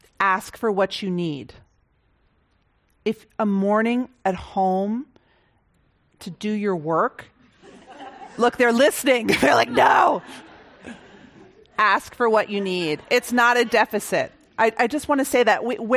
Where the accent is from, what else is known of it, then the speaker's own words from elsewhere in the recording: Boston, Massachusetts, United States; because I'm from Boston.